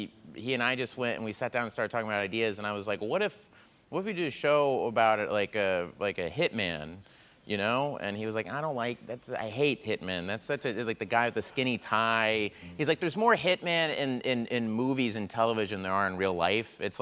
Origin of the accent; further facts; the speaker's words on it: Tulsa, Oklahoma, United States; I'm from Tulsa, Oklahoma.